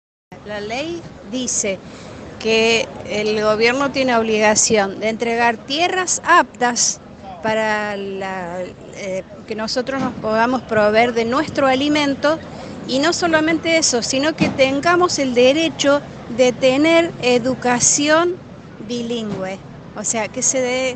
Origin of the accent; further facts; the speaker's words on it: San Marcos Sierra, Córdoba, Argentina; Yo soy de San Marcos Sierra, provincia de Córdoba